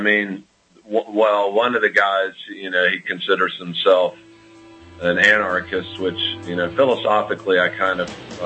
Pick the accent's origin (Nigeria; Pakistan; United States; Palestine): United States; East Coast; Well, I'm from the East Coast, so, you know, I have to always think in those terms